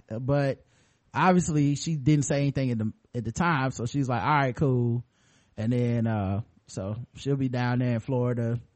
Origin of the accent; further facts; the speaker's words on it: Australia; and I'm from Australia.